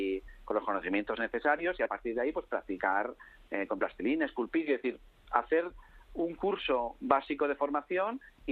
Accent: Spain; cuando era pequeño en España

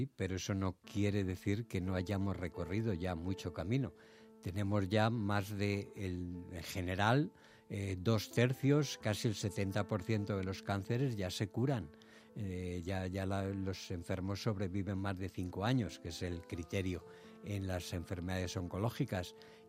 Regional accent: Spain; siendo español

